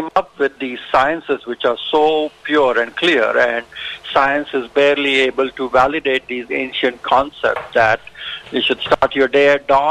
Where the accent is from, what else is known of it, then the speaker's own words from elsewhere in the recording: India; now in California, United States; I'm originally from India, yes. I was born and brought up in India.